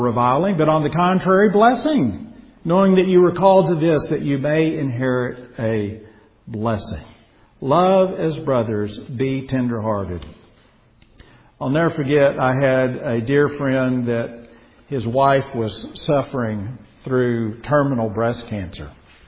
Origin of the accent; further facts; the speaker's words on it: Texas, United States; born there; Now, I was born out in West Texas.